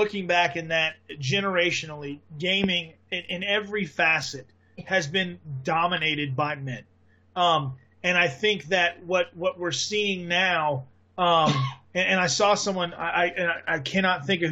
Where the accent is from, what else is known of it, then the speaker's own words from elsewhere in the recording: the South, United States; Brandon and I could have a very long conversation about this because we're both from the South.